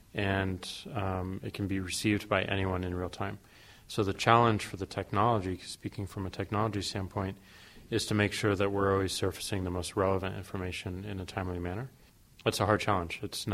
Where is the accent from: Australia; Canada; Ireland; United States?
United States; St. Louis, Missouri; I'm from St. Louis, and the school is not only a great engineering school in the Midwest